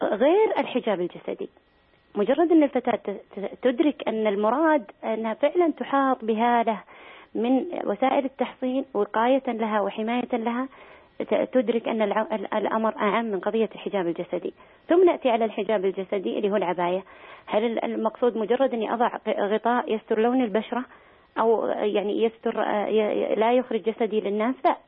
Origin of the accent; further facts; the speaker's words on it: Saudi Arabia; أن الأصل تحريمها هنا عندنا في السعودية